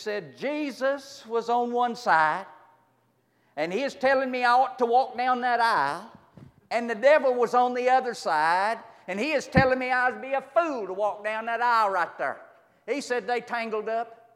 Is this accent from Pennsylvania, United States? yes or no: no; Texas, United States; because I'm from Texas and talk a little different than some of them even up there, he got tickled at the way I talked.